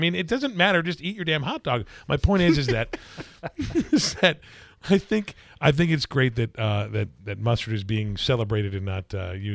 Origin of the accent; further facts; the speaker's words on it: Chicago, Illinois, United States; I'm from Chicago, at least I choose to be